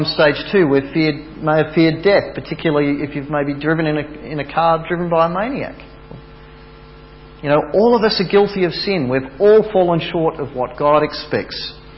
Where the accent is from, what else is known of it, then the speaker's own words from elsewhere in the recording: Bendigo, Victoria, Australia; I grew up in Bendigo and not far from Kennington Reservoir